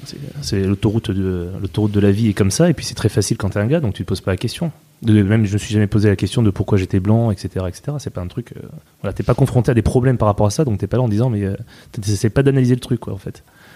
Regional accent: Île-de-France, France; born there; je suis né dans le 92, donc tu vois, au final, ça en fait. Non, mais je suis d'origine corse par ma mère

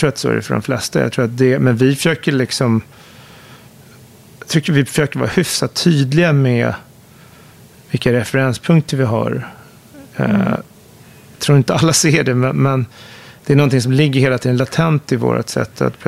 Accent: Stockholm, Stockholm County, Sweden; Och tillbaka till min uppväxt där i Högdalen, som är en förort som...

